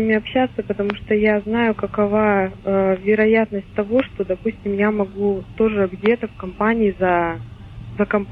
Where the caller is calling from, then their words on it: Irkutsk, Irkutsk Oblast, Russia; Я звоню из Иркутска.